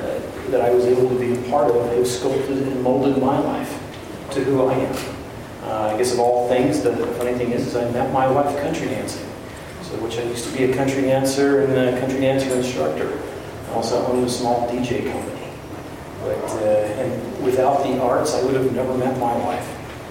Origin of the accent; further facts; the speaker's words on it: Washington, District of Columbia, United States; I grew up in the Washington, D.C. area. Being a part of that environment, because again, my family was in the military